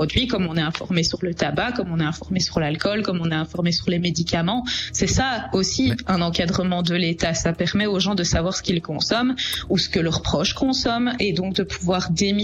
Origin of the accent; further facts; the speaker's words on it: Belgium; la drogue qui reste la plus consommée chez nous en Belgique